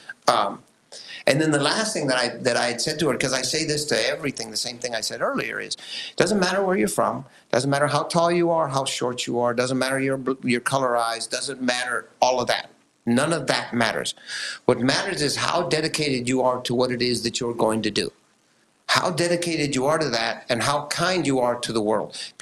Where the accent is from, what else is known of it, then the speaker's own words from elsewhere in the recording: Elsa, Texas, United States; I'm from Elsa. Yeah. I lived a fucked up life to begin with as a migrant farm worker